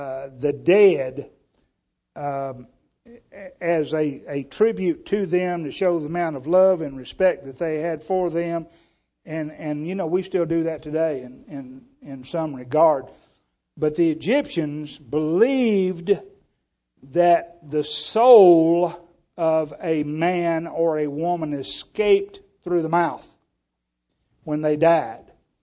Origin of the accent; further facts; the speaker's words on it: Alabama, United States; now in Ennis, United States; Funny story, when Harriet and I first moved to Ennis, I was from Alabama. I don't think we even embalmed them there.